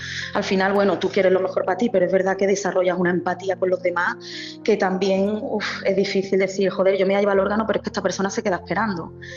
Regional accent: Marbella, Andalusia, Spain; nosotros somos de Málaga, de Marbella

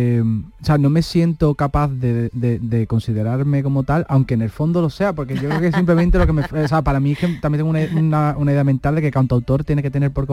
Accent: Andalusia, Spain; soy andaluz y la forma en la que canto puede tener un deje, pero es por el mero hecho de dónde vengo, ¿sabes?

